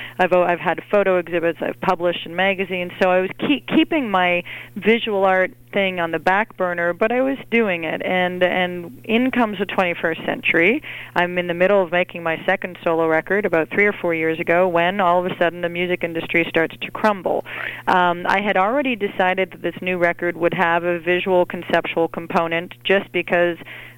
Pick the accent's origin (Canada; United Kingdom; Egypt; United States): Canada; Montreal, Quebec; Well, to give you background, I grew up in Montreal, Canada